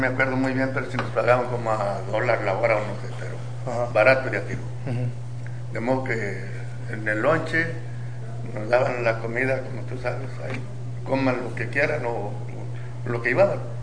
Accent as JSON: {"language": "Spanish", "town": "San Luis de Atlán", "country": "Mexico", "tie": "born there", "said": "yo nací en San Luis de Atlán. Yo trabajé con mis padres en el campo, en la labor, cuidando animales."}